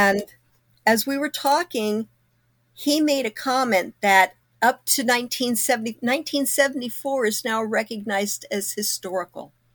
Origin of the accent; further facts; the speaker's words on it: Kokomo, Indiana, United States; moved away; I've said it in my hometown. We moved away from Kokomo in 1972. So in my mind, when we go back to visit, it's changed.